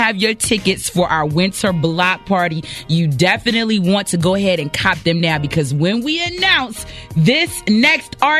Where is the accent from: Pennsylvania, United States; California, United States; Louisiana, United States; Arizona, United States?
Louisiana, United States; New Orleans; born there; He was actually my neighbor in New Orleans. You know, I was born in New Orleans.